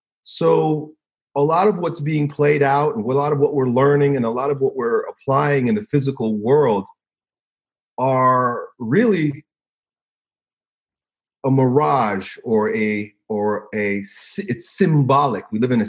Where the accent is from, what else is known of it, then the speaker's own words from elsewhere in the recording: New York, United States; I was raised on Long Island in New York, which at the time, as is most suburbs of cities, and particularly New York, it's segregated in a way